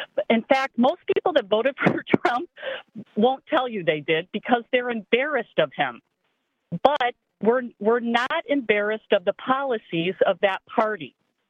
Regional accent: Midwest, United States; I grew up in the Midwest. My son lives up here in the Milwaukee area now, and I've been down in Florida for the last 6 years taking care of my parents.

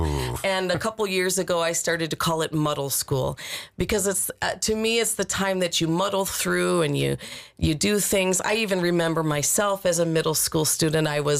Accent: Kenosha, Wisconsin, United States; born there; I was born in Kenosha, if that tells you.

